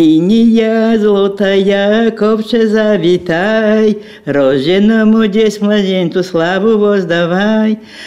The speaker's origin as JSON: {"language": "Polish", "town": "Kostomłoty", "region": "Lublin Voivodeship", "country": "Poland", "said": "Ja pochodzę z parafii unijskiej, kostomorskiej. Już mieszczę prawie 60 lat. To jest parafia tylko jedna w całym świecie. I parafia bizantyjsko-słowiańska."}